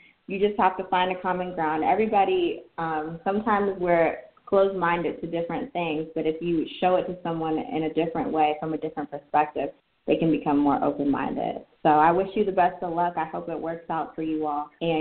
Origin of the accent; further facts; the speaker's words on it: United States; Me, I'm from America too, so I'm not really aware or privy to things that are going on in different cultures